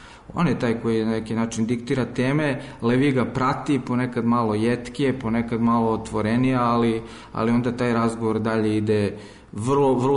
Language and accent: Serbian; Serbia; ipak pripadamo jednom gradu, jednom narodu. Mi smo Srbi